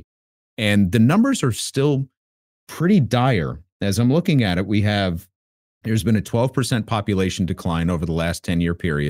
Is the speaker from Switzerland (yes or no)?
no; New York, United States; I guess as a New Yorker, I'm a little biased because Puerto Rican culture is so much a part of New York culture and New York heritage